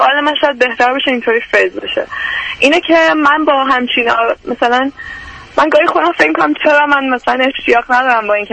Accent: Iran; now in United States; ما از ایران اومدیم آمریکا

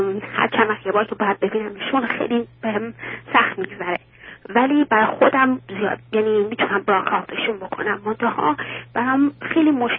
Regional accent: Iran; moved away as an adult; بعد من وقتی 18 سالم بود از ایران آمدم بیرون

